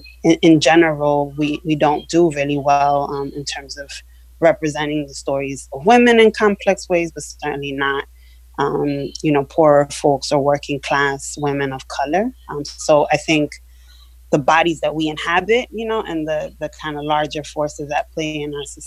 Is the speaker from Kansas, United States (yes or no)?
no; New York City, New York, United States; I'm from the Bronx. I grew up in the South Bronx. So I grew up in Black and Latinx communities.